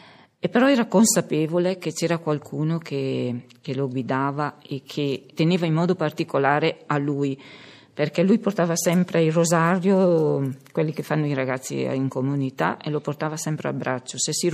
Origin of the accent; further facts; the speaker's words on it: Brescia, Lombardy, Italy; perché noi siamo di Brescia